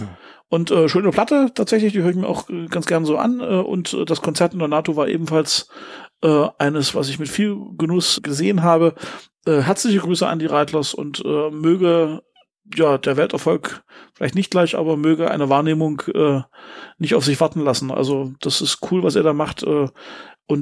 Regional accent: Leipzig, Saxony, Germany; für uns Leipziger, weil wir uns das ja fast nicht mehr leisten können als Leipziger

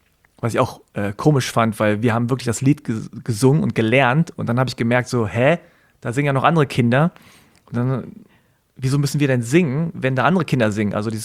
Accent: South Korea; und dann hieß es ja, wo kommst du denn her? Da habe ich gesagt, aus Korea.

